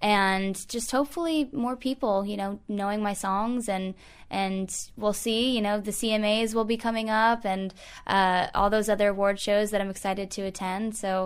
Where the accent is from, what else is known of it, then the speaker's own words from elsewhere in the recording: Florida, United States; I'm a Florida girl. I grew up in Florida.